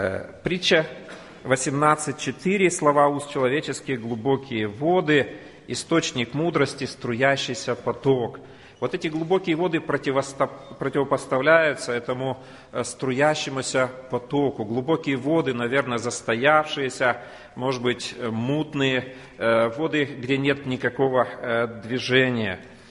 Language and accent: Russian; Kyrgyzstan; also born or lived in Moscow, Russia; Я сам из Кыргызстана, родился в Кыргызстане, и мое сердце лежало, чтобы вернуться туда. И в 93-м году это произошло.